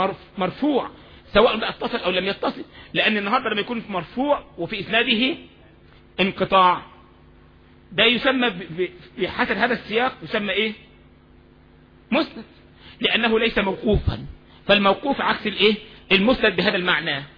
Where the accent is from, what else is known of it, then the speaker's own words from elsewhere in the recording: Egypt; انت احنا عندنا في مصر كلمة مبسوط يعني ايه؟